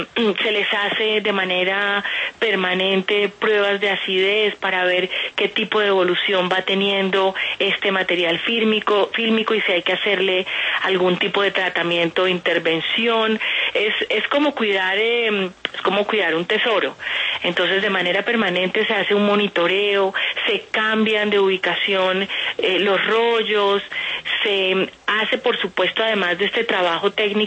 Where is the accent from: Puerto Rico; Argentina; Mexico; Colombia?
Colombia; lo que somos los colombianos culturalmente